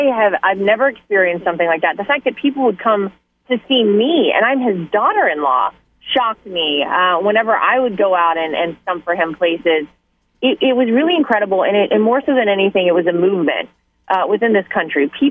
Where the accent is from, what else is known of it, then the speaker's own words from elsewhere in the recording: North Carolina, United States; now in New York, United States; I grew up in and was born and raised in North Carolina. And after I moved to New York and Eric and I started dating